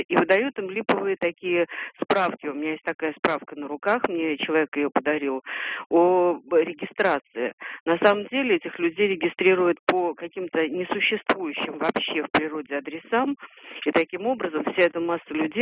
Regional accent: Saint Petersburg, Russia; я коренная, значит, тут жительница Петербурга и прописку имею.

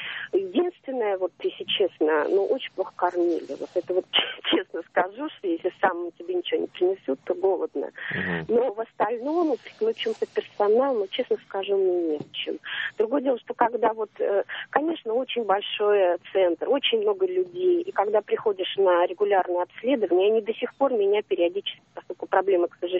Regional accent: Moscow Oblast, Russia; я из Подмосковья.

